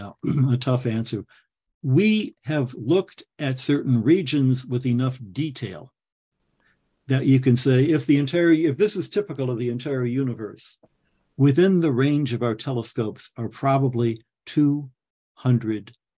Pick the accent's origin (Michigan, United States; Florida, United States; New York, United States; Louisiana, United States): Michigan, United States; I was worse because I grew up in the Thumb part of Michigan